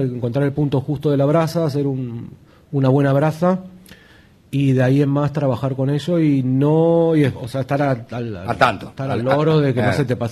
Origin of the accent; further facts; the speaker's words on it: Rosario, Santa Fe, Argentina; Aquí se hace una pizza como en Argentina, ¿no? Yo siendo argentino, rosarino, nos acostumbramos siempre a comer la pizza alta